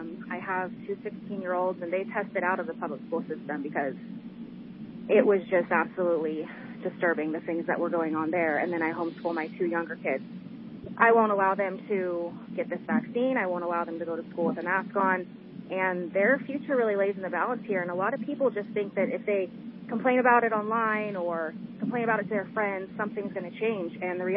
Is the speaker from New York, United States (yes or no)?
no; Chico, California, United States; I'm from Chico.